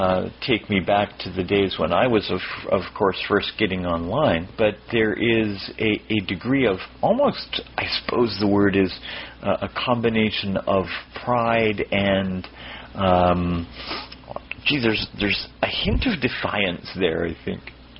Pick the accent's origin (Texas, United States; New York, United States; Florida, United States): Florida, United States; Miami; Good evening. … from Miami, Florida, and it's a pleasure to have everyone here.